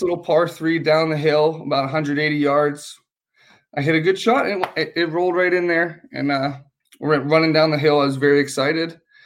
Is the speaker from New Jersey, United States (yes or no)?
no; Pittsburgh, Pennsylvania, United States; Well, growing up, I'm from Pittsburgh, so the Penguins were always around. They were very good when I was growing up.